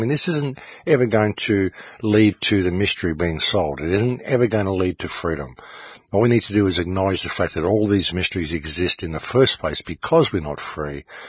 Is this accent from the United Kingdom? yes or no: no; Australia; Just because I'm an Australian and we love to swear.